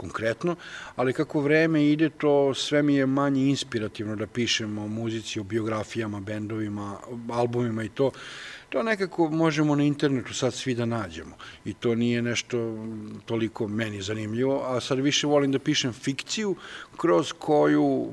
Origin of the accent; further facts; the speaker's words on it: Belgrade, Serbia; Ja sam rođen u Beogradu i ceo život sam tamo